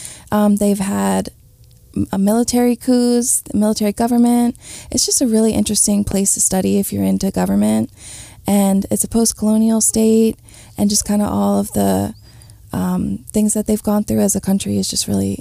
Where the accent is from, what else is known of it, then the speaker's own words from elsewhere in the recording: Baltimore, Maryland, United States; I did that back in my hometown of Baltimore, where I helped Burmese refugees kind of navigate the system.